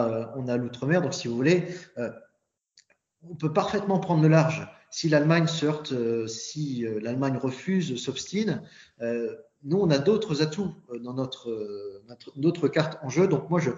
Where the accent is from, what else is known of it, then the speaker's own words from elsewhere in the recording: Hauts-de-France, France; je viens du Pas-de-Calais, qui est un département plutôt paupérisé, où il y a beaucoup de classes populaires. Je viens d'une petite commune de 4 000 habitants, plutôt rurale, et qui fait partie, comme le reste du bassin minier, de ces anciens bastions désindustrialisés